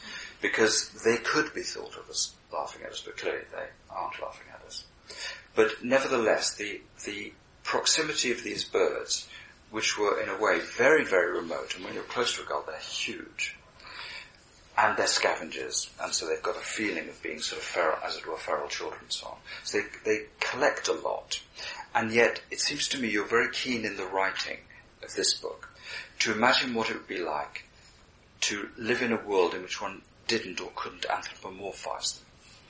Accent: Cardiff, Wales, United Kingdom; I grew up in Cardiff, which is a port.

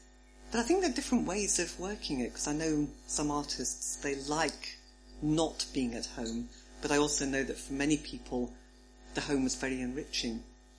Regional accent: England, United Kingdom; I sort of think of myself as being English, European, human

